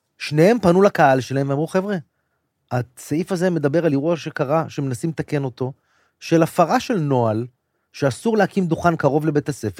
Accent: Tel Aviv, Tel Aviv District, Israel; אני גדלתי בתל אביב, תל אביב תמיד הייתה עיר פלורליסטית, ליברלית

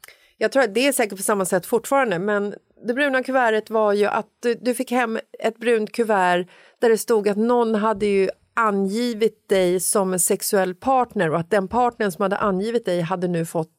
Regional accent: Stockholm County, Sweden; det var ju skräckens skräck söder om Stockholm, där jag är uppvuxen.

